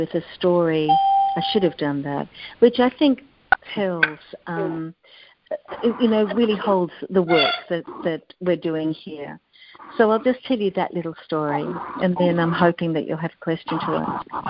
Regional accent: Australia; I'm sorry. I'm Australian. I'm not American.

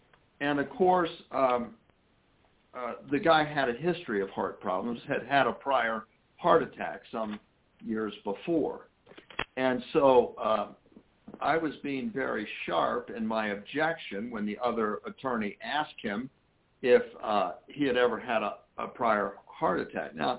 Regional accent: Cincinnati, Ohio, United States; Yes, I grew up in Cincinnati. My mother still lives here. I have three children who still live here

